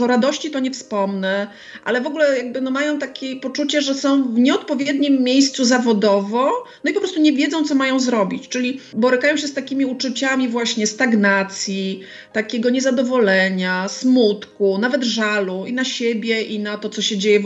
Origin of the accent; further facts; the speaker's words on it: Warsaw, Masovian Voivodeship, Poland; teraz jestem w Sopocie, a jestem z Warszawy